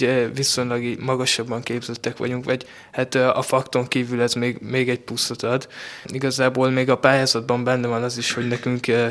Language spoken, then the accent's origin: Hungarian; Szügy, Nógrád, Hungary; Én Nógrád megyéből, Szügy, ez Balassagyarmattól 5 kilométerre kis.